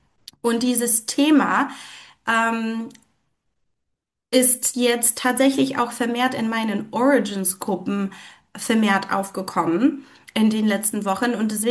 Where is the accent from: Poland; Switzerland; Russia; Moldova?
Poland; German is a second language; moved away as an adult; now in Germany; ich komme ursprünglich aus Polen und ich bin tatsächlich erst nach meinem Abitur nach Deutschland gekommen und habe erst dann die Sprache gelernt. Also ich habe mit 19 mein Abi gemacht, bin dann nach Süddeutschland und habe bei einer Familie gelebt.